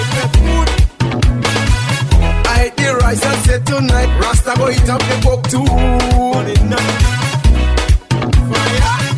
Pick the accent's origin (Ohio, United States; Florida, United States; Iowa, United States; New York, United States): New York, United States; And I'm from New York, and I come to spend some time down in Grenada.